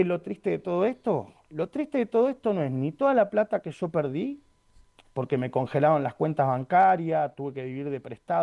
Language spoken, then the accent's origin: Spanish; Buenos Aires, Argentina; moved away; yo nací en Parque Patricios, en Capital Federal, y viví en Capital Federal hasta el año 2010.